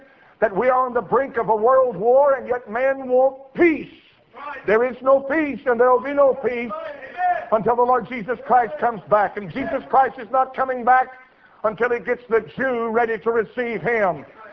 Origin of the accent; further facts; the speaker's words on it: United States; But it's still my country. And I'm an American. And I was born and raised here.